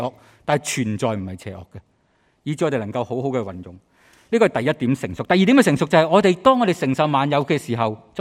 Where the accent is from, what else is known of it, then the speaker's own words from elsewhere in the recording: China; 我们中国人好不会叫第二个人做阿爸的嘛